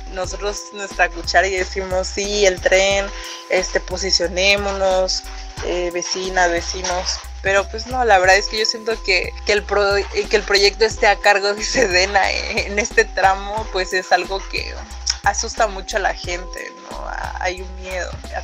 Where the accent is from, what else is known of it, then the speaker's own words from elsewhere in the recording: Mazatlán, Sinaloa, Mexico; Yo soy originaria de Mazatlán, Sinaloa